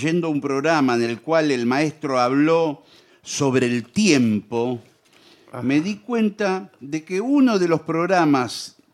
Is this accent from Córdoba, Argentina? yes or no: yes; La Carlota, Córdoba, Argentina; also born or lived in Buenos Aires; now in Brussels, Belgium; porteño criado en La Carlota.